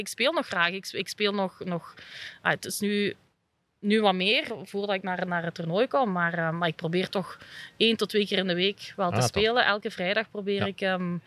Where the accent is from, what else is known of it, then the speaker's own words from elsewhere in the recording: Wilrijk, Flanders, Belgium; we zijn in Wilrijk opgegroeid op de federatie.